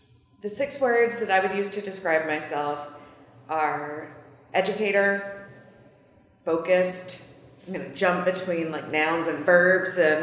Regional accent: North Carolina, United States; I'm from North Carolina, and we were, when I was in middle school, in sixth grade, my dad got another job, and we moved from a more affluent part of North Carolina to a more rural, much less affluent part of North Carolina.

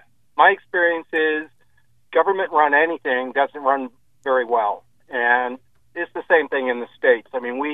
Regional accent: Canada; I'm from Canada, and one of the things that we did to bring down costs in Canada was tort reform.

